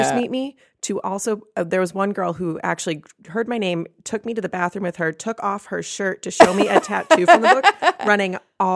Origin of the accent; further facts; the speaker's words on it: Illinois, United States; No, I grew up just outside Chicago.